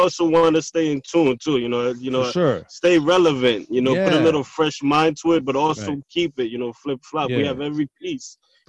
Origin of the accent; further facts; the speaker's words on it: New York, United States; Yeah, we're both from New York. We were born and raised.